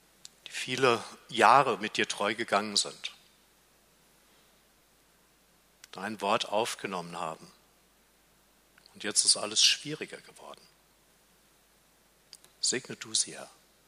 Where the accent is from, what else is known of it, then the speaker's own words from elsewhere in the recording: Frankfurt, Hesse, Germany; also born or lived in Berlin; waren meine Frau und ich in Berlin Pastoren für etwa 20 Jahre. Ich komme aber ursprünglich aus Frankfurt und da war es eigentlich ganz schön, dass wir dann auch in meine Heimatstadt zurückkehren konnten.